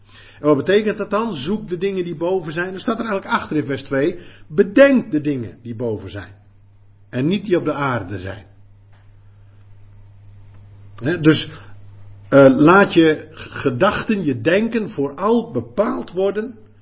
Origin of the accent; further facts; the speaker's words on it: Netherlands; Naar de mens gesproken zijn wij Nederlanders. Dat staat ook in ons paspoort of zo.